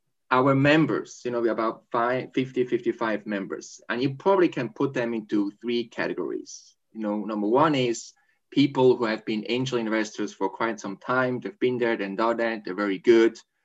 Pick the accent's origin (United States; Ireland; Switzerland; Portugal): Switzerland; I've been born and raised in Switzerland. I actually did all my schools and education in Switzerland, except HBS.